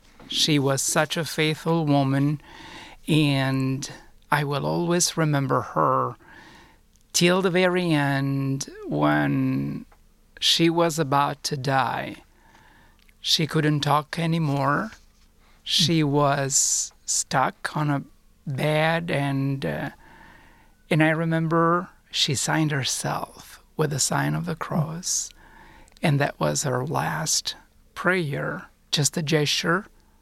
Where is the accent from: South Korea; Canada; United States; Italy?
Italy; Sicily; So I was born and raised in Sicily, and I'm so proud of being Italian and Sicilian.